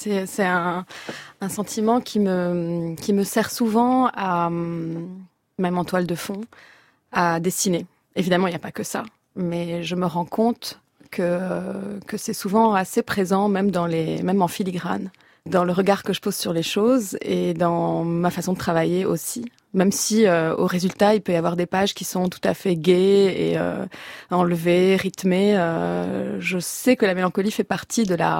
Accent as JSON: {"language": "French", "town": "Beirut", "region": "Beirut Governorate", "country": "Lebanon", "tie": "born or raised there", "said": "la nostalgie s'est invitée dans mon rapport à ma ville natale, à Beyrouth."}